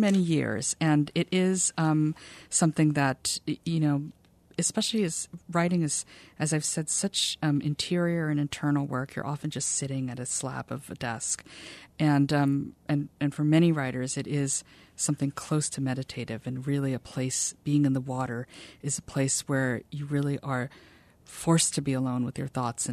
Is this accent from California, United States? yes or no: yes; Los Angeles, California, United States; born there; No, I was born in Los Angeles, I consider Hawaii my home, and I'm a fourth generation Asian American, and the whole family's from Hawaii.